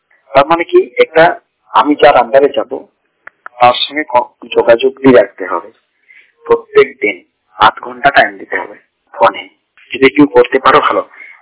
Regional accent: Kandarthul, West Bengal, India; আমার বাড়ি বাঁকুড়া জেলা কান্দারথুল গ্রামে।

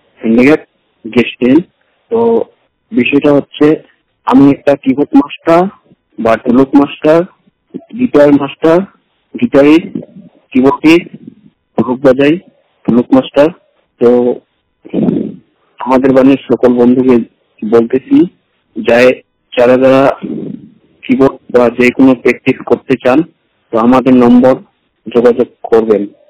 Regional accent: Barobisha, West Bengal, India; আমার বাড়ি আলিপুরদুয়ার ডিস্ট্রিক্ট ফলকা বারুইশা।

